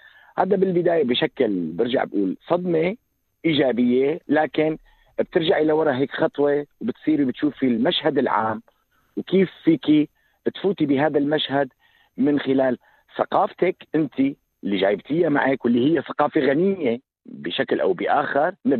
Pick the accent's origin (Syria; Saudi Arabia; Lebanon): Syria; لكن أنا سوري بحكي عن المجتمع السوري.